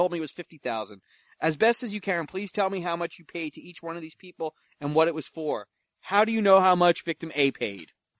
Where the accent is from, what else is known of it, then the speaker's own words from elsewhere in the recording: United States; I'm an American, and I think I've been very generous with my time and efforts on your behalf.